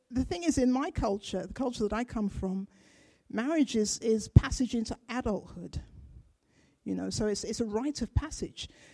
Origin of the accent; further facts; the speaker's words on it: Ghana; born there; I was born in Ghana in West Africa.